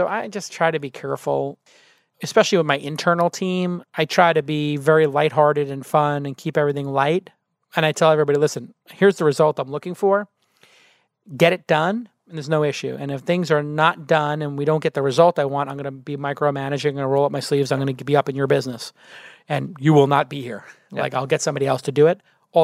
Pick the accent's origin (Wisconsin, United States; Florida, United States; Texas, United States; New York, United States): New York, United States; I grew up in New York.